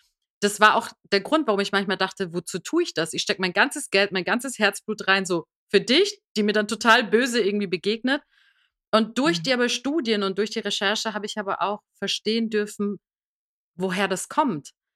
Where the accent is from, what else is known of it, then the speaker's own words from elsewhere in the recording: Iran; Ich bin aus dem Iran, genau. Ich bin 1980 im Iran geboren.